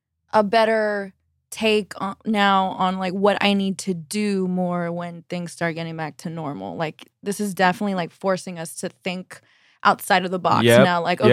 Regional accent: El Paso, Texas, United States; I'm originally from El Paso, Texas.

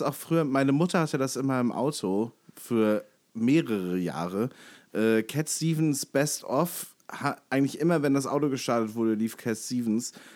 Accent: Cologne, North Rhine-Westphalia, Germany; was das wird mal gut als Kölner freuen, 1. Mai, 11.11 Uhr. Das ist mein Geburtstag.

